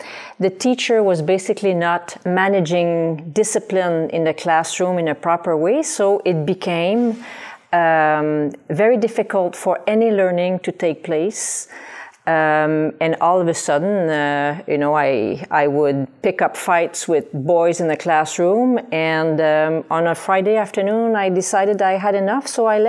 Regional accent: Val-des-Sources, Quebec, Canada; I grew up in a small mining town called Val des Sources in the Eastern Township.

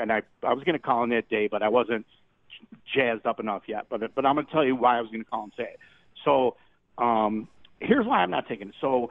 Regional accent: United States; But for me personally, as an American with my liberties, I don't want to take this vaccine.

